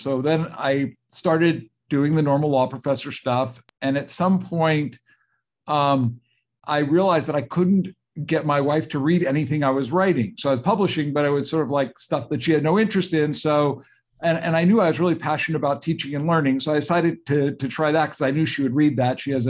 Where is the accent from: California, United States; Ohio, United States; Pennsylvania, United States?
California, United States; And so I did, and I'm from California, so it felt like also an opportunity to come home